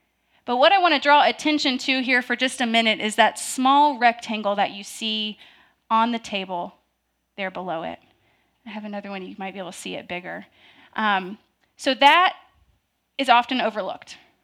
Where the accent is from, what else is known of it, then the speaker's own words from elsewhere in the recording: Louisville, Kentucky, United States; Because not just from Louisville, but I grew up right here, right over there, and there, right over there, in Middletown.